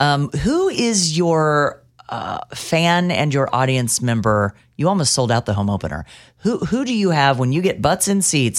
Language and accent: English; Topeka, Kansas, United States; So when I was growing up in Topeka, we had one or two softball leagues.